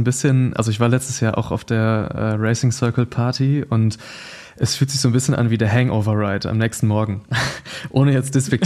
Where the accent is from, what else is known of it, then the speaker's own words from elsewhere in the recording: Düsseldorf, North Rhine-Westphalia, Germany; ich komme aus Düsseldorf oder aus der Nähe von Düsseldorf, deswegen für mich sind so Belgien, Holland immer die Heimrennen